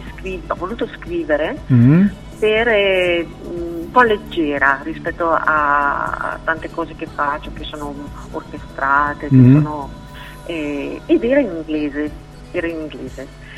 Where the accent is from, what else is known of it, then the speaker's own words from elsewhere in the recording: Lombardy, Italy; andavo ad un fiume che c'è vicino al mio paese natale, in provincia di Brescia.